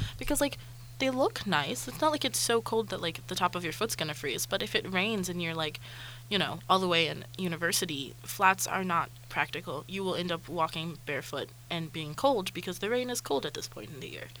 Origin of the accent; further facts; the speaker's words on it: Georgia, United States; Like I'm from Georgia and I mean, I grew up in the mountains. I'm really good at cold.